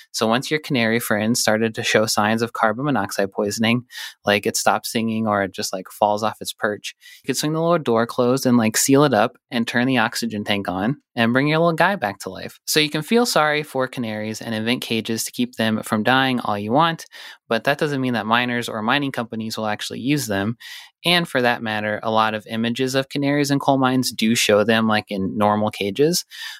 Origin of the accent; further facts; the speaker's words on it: Butte, Montana, United States; I knew they used them because I'm from Butte where a lot of mining happened